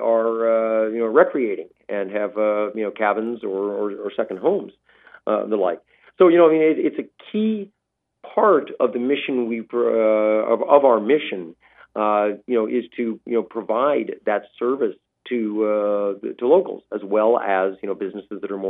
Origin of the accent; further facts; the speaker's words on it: Fairbanks, Alaska, United States; growing up in Fairbanks, you know, at the time, you know, people just didn't consider Fairbanks and the interior a winter destination.